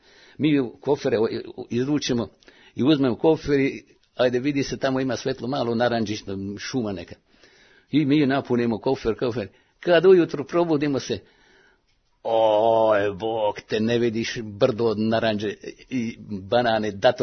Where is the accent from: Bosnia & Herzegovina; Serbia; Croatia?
Serbia; a ja sam iz Srbije.